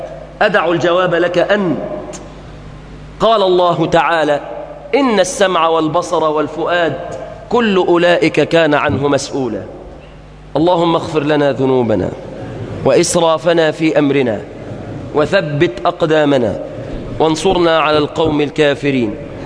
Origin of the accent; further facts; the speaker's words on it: Egypt; بلادنا مصر